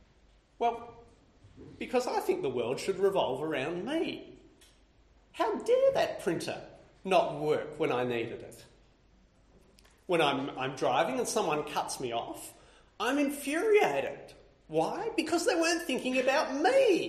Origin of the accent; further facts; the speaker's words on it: Australia; born there; I was born in Australia, in a safe and stable part of the world, to Christian parents